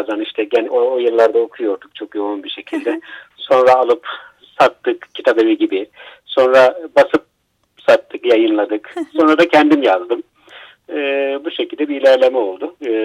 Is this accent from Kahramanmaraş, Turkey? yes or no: yes; Kahramanmaraş, Turkey; Kahramanmaraşlıyım ben. 1966'da doğdum.